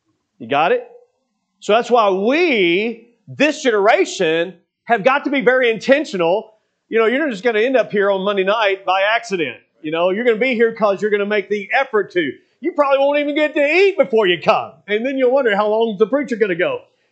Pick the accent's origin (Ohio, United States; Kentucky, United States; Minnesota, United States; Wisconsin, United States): Kentucky, United States; I grew up in Kentucky, so I absolutely love the outdoors and being on a river